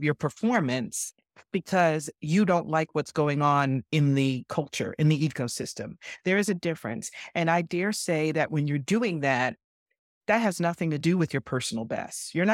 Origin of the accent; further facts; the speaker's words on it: Bronx, New York, United States; if I say it as I grew up in the Bronx, it's going to sound totally different.